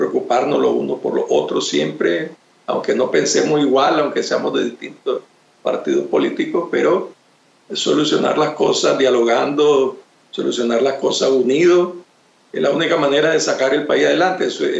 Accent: Nicaragua; Yo como nicaragüense, yo tengo la esperanza de que sí, pues tengo la esperanza de que nuestra patria cambie y mejore

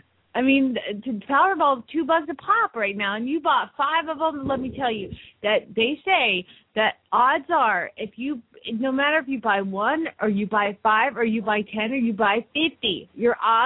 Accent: Phoenix, Arizona, United States; from Phoenix, Arizona.

